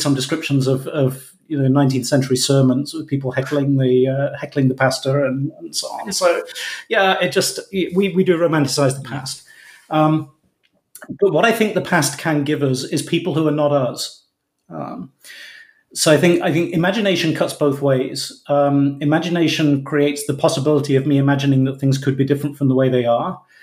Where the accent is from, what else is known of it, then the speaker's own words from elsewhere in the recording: United Kingdom; It's because I grew up in Britain and work in the US.